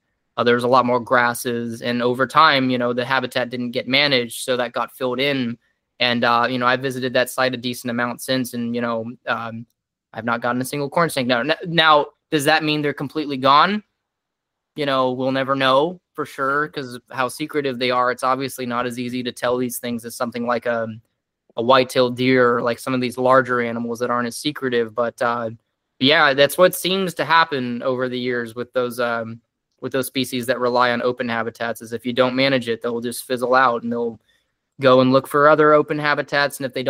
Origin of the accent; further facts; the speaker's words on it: Memphis, Tennessee, United States; That's actually funny you mentioned that, because, you know, growing up in Memphis, actually